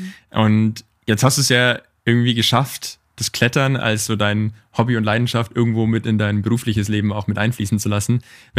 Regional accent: Nuremberg, Bavaria, Germany; ich komme ursprünglich aus Nürnberg, heißt Frankenjura war für mich auch mal so ein bisschen Home-Turf

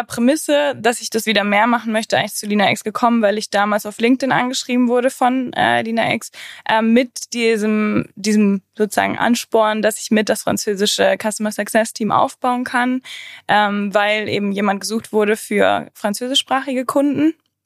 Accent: Maisach, Bavaria, Germany; Also ich komme aus Maisach. Das kennt man nicht so wirklich, weil man nicht aus München oder aus dem Münchner Westen kommt. Also Maisach ist ein Fellbrucker Landkreis und bin in Grömzell zur Schule gegangen.

